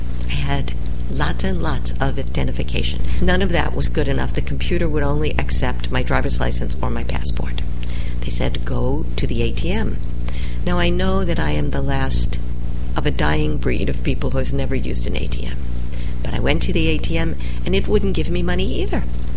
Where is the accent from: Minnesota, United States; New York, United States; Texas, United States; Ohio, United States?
New York, United States; I think of myself as a New Yorker, and something special happens to me when I go home.